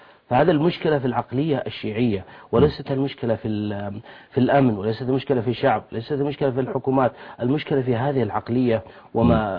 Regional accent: Saudi Arabia; فأنا مواطن سعودي أجوب المملكة من شمالها إلى جنوبها إلى شرقها إلى غربها،

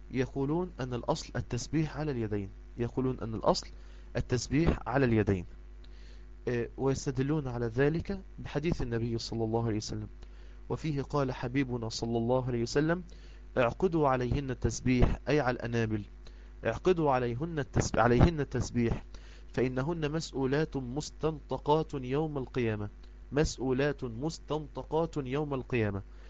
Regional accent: Egypt; زي ما احنا بنقول عندنا في مصر: اسال مجرب.

